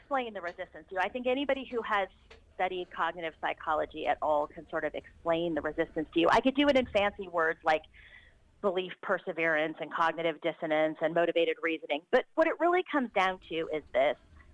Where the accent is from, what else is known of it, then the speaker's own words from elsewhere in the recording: California, United States; The law that I was sort of most familiar with was the California law, because I'm from California and I volunteer with a child abuse organization there.